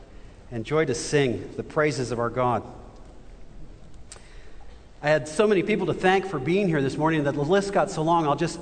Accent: Owensboro, Kentucky, United States; also born or lived in Louisville; I'm actually one of those rare people on this campus that's actually from here. I was born in Louisville. I grew up about 100 miles west of here in Owensboro, Kentucky.

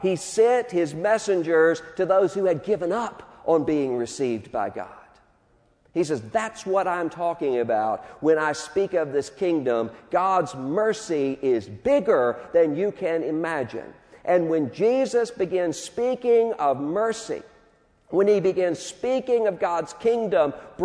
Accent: Mississippi, United States; Brett Favre is from my hometown. I went to college with Brett Favre.

